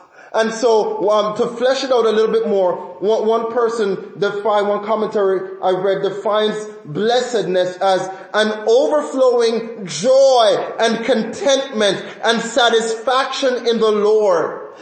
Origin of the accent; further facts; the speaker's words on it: Jamaica; now in Syracuse, United States; For example, living in Jamaica, growing up in Jamaica, we have a particular culture.